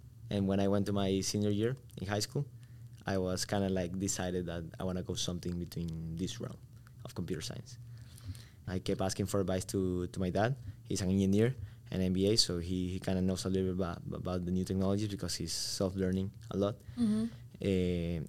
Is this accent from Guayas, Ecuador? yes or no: yes; Guayaquil, Guayas, Ecuador; also born or lived in Loja; So I am from a little town in Ecuador. It's called Loja. Mm-hmm. It's a very cold town. And at 3 years old, I moved to Guayaquil, which is the big city.